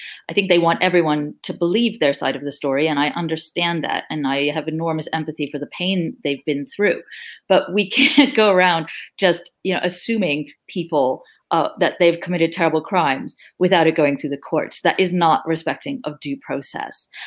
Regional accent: New York, United States; You know, I grew up in New York in the 80s

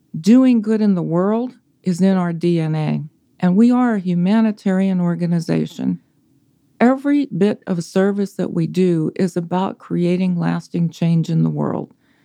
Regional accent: Pennsylvania, United States; In my area, my hometown, which is in western Pennsylvania in the United States, we had a very famous television broadcaster who was a polio survivor.

